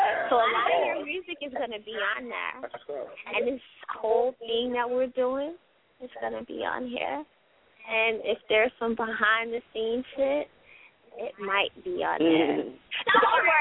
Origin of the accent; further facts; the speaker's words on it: Greensboro, North Carolina, United States; But when I get back home, because I'm from Greensboro, I'm going to go there and eat.